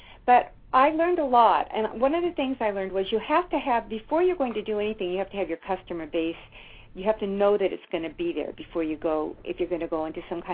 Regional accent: Berkeley, California, United States; First of all, I was born and brought up in Berkeley, California.

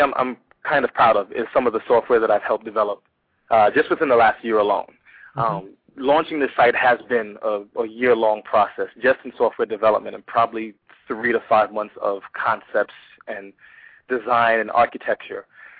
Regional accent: New York, United States; growing up in New York, you meet and you grow up with a lot of interesting people.

